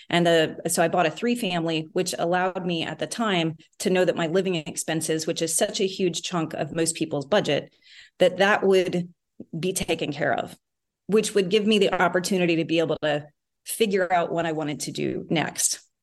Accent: Midwest, United States; I grew up in the Midwest. I went to school in Texas.

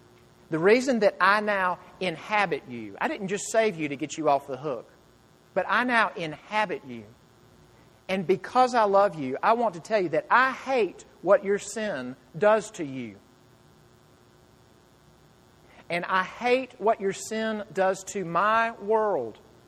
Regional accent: the South, United States; accent: southern; My southern accent says intervention, but it's intervention.

